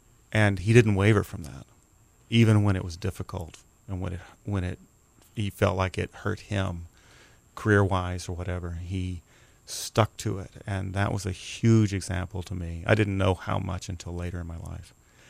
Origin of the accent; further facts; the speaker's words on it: Odessa, Texas, United States; I grew up in a small city in the middle of the desert of West Texas called Odessa.